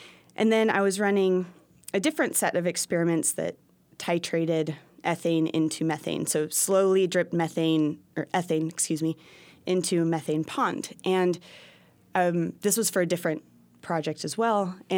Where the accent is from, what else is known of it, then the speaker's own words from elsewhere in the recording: Texas, United States; I grew up in Austin, Texas, just 45 minutes west of Austin, and I did see the Milky Way across the night sky